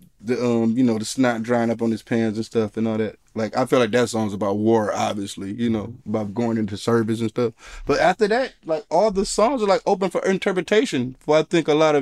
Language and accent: English; Detroit, Michigan, United States; growing up in Detroit, it almost have like a Motown feel to me.